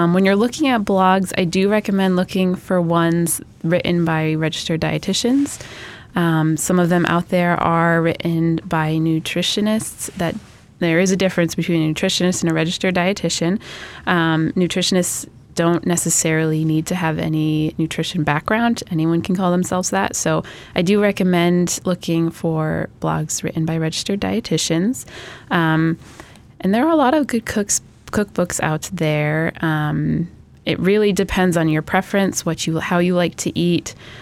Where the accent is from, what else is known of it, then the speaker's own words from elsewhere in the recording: Rhode Island, United States; so I'm from Rhode Island. I was born and raised there.